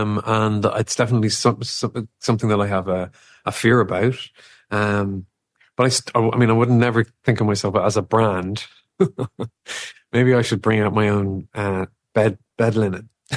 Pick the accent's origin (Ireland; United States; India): Ireland; I think maybe it's something to do with being Irish as well, is I still want to be able to connect with people on a day-to-day basis.